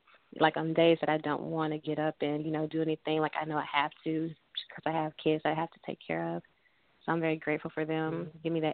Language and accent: English; Compton, California, United States; Growing up in Compton, especially during the 90s, was definitely an experience.